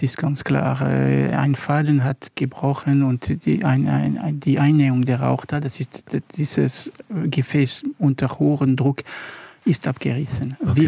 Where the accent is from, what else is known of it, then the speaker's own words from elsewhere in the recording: Switzerland; Ich war Schweizer des Jahres in 2010.